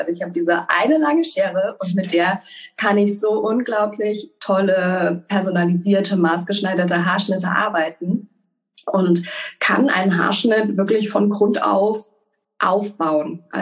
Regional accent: Mainz, Rhineland-Palatinate, Germany; born there; Also ich komme gebürtig aus Mainz

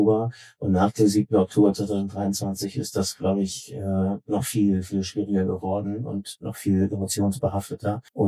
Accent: Berlin, Germany; Ich bin gebürtiger Berliner, 1982 in Wilmersdorf zur Welt gekommen und in Schöneberg aufgewachsen. Als ich geboren wurde, war Mama erst seit wenigen Jahren in Deutschland und vielleicht ist die nie richtig angekommen. Meine Eltern sind Israelis.

